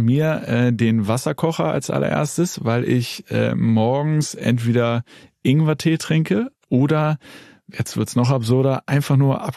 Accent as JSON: {"language": "German", "region": "Hamburg", "country": "Germany", "tie": "born or raised there", "said": "Und bei der bin ich sozusagen aufgewachsen in Hamburg."}